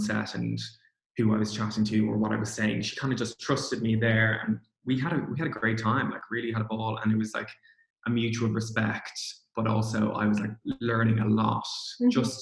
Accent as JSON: {"language": "English", "town": "Kildare", "region": "Leinster", "country": "Ireland", "said": "So I'm from Kildare, so it was never like a big issue for me to like commute in."}